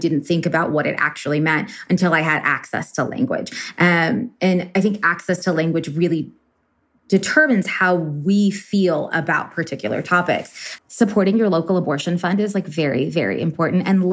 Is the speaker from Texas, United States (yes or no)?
yes; Texas, United States; I was raised in Texas myself, born and raised in Texas.